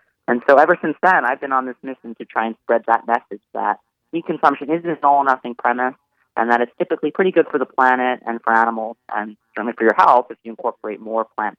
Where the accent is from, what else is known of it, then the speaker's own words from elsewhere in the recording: Staten Island, New York, United States; But I know my parents, you know, growing up in Staten Island